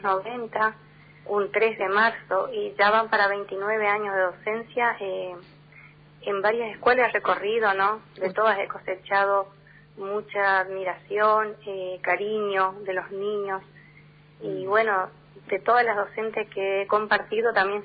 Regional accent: Itacaruaré, Misiones, Argentina; Yo nací en el paraje de Itacaruaré. Era, o sea, colonia

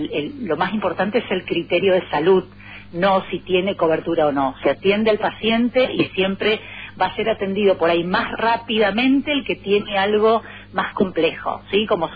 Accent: Dos de Mayo, Misiones, Argentina; alguien que es del medio de Misiones, que soy de 2 de Mayo. Así que conozco, y vengo de familia humilde

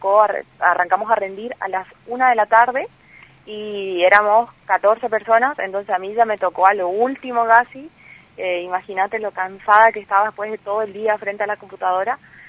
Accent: 25 de Mayo, Misiones, Argentina; siempre dentro de nuestra comunidad, yo soy la comunidad de Tamanduá, 25 de mayo.

